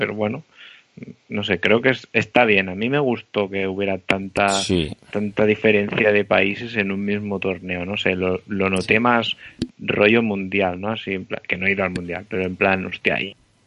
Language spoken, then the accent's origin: Spanish; Spain; hasta que no se dan cuenta de que soy español y no, que soy español